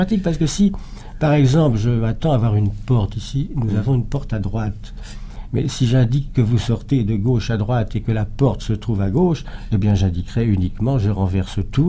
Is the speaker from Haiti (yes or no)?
no; Brittany, France; Parce que je suis breton.